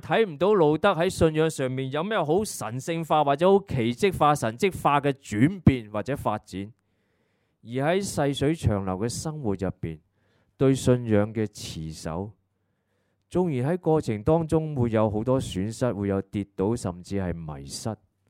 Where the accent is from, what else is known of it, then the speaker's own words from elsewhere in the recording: Hong Kong; 我们香港人好像很多的身份危机，甚至在怀疑自己，质疑自己是不是香港中国人